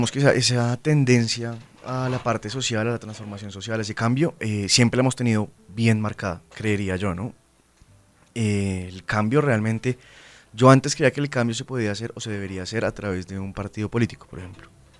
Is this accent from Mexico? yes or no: no; Colombia; Hemos perdido mucho ese somos todos colombianos